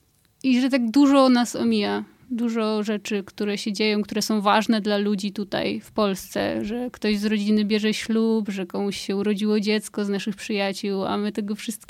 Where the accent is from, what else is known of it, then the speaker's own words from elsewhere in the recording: Skawina, Lesser Poland, Poland; now in Warsaw, Poland; no ja nie pochodzę z Warszawy, pochodzę ze Skawiny pod Krakowem, ale Warszawa jest teraz dla mnie domem